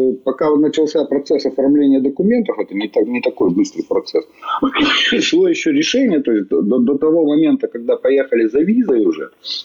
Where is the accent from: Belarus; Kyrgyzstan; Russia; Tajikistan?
Russia; Sverdlovsk Oblast; тем более сам родом со Свердловской области.